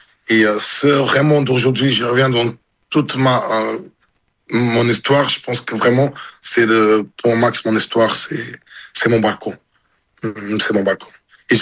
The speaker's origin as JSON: {"language": "French", "town": "Meda", "region": "Guarda", "country": "Portugal", "moved": "yes", "lives_now": "Paris, France", "said": "quand je suis parti de Portugal pour la France, je suis parti de Meda, de 5000 habitants, pour Paris, on parle de 500 000."}